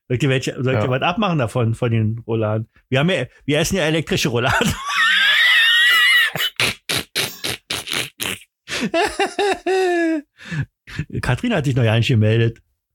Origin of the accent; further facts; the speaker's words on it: Berlin, Germany; Ich bin richtiger Berliner, Alter.